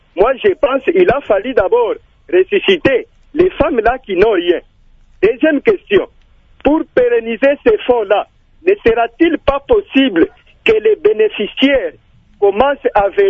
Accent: Manono, Tanganyika, DR Congo; les femmes qui sont chez moi à Manono, les femmes qui sont au village Mubanga chez moi à Manono

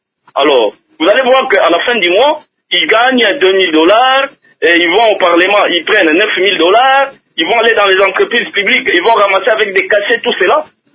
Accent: DR Congo

